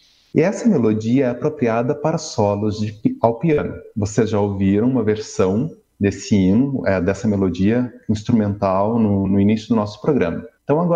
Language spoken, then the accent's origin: Portuguese; Uberlândia, Minas Gerais, Brazil; é minha conterrânea, também sou mineiro, lá de Uberlândia.